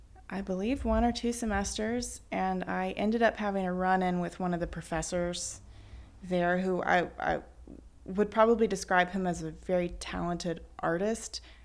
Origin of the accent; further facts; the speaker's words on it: Baton Rouge, Louisiana, United States; So we're in Mid-City now in New Orleans, but I grew up in Mid-City in Baton Rouge.